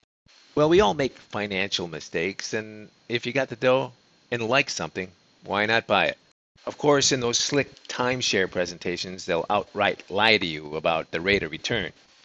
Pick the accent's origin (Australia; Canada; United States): Canada; I'm Canadian